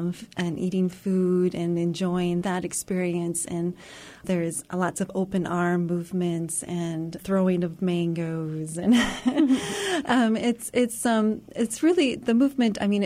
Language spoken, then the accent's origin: English; Bismarck, North Dakota, United States; And my parents live in Bismarck, and I grew up in Bismarck. I'm from here originally.